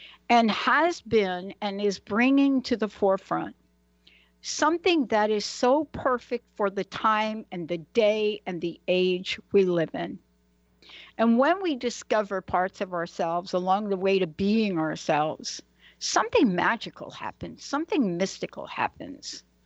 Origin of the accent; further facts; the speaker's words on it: Bronx, New York, United States; You know, look, I'm a girl from the Bronx.